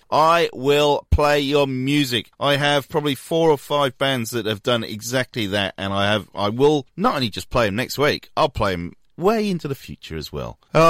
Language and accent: English; Wales, United Kingdom; And I'm going to go back to my home country, Wales.